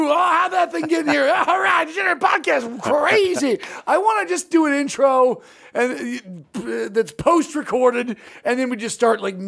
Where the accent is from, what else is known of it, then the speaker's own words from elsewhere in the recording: California, United States; I grew up in a town without any professional sports team. I grew up in Orange County. There's not one professional sports team.